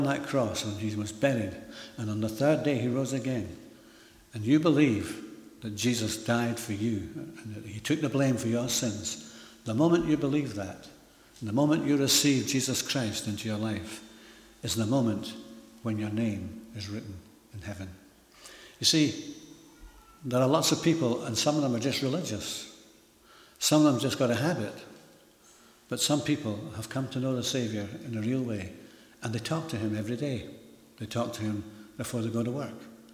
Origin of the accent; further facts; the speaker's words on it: Edinburgh, Scotland, United Kingdom; I can remember I was brought up in Edinburgh